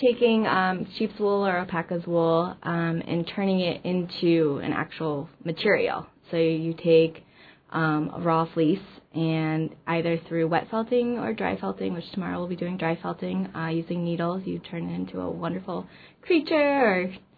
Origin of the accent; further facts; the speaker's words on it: East Coast, United States; So I am from the East Coast. I went to school at Savannah College of Art and Design